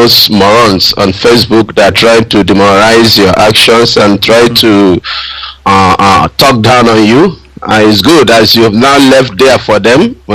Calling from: Malaysia; I just woke up. I'm calling from Malaysia.

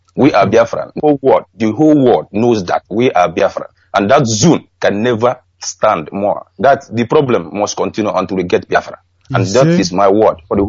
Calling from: Russia; I'm calling from Russia.

